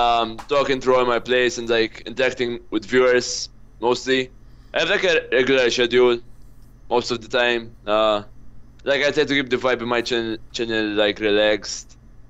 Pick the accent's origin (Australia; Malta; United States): Malta; I'm from Malta, a country which Blizzard don't know about, apparently. yeah, it's like a very small island under Italy.